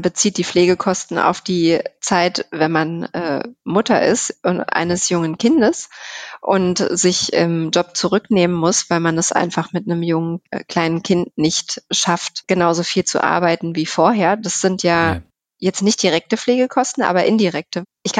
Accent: Berlin, Germany; Berlin ist meine Heimatstadt. Ich bin in Berlin geboren tatsächlich.

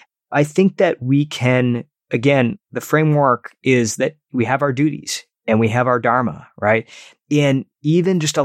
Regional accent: Detroit, Michigan, United States; actually not too far away from where I grew up in Detroit.

